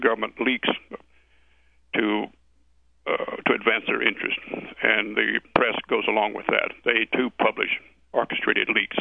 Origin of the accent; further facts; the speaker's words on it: Texas, United States; Yeah, I'm from Texas. You know, the saying down there, one problem, one ranger.